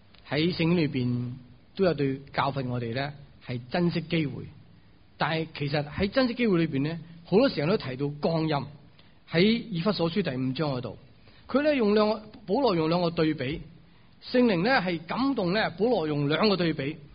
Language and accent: Cantonese; Hong Kong; 我哋香港人咧就会真系好似即系 take it for granted， 即系冇问题嘅。